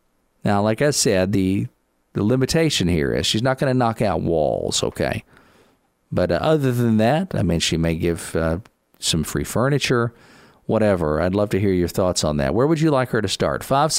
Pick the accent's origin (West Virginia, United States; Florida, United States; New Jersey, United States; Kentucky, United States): Kentucky, United States; So I've still got to find out who's going to be on the ballot here in my home state of Kentucky and make my decisions.